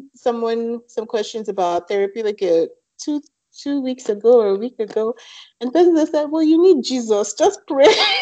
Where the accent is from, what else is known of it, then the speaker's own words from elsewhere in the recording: Nigeria; you have to understand the pressure of growing up in Nigeria